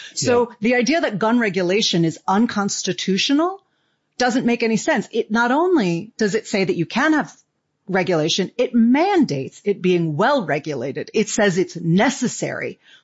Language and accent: English; Illinois, United States; and it happened to be in my hometown outside of Chicago.